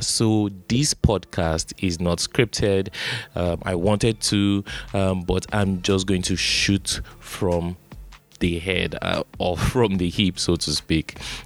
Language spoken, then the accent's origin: English; Jos, Plateau, Nigeria; also born or lived in Warri, Delta State; I was born in Warri, Delta State, Nigeria, but I grew up in Jos, Plateau State.